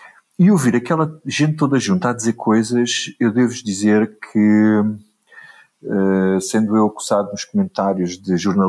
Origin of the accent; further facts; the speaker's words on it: Grândola, Setúbal, Portugal; porque eu sou de Grândola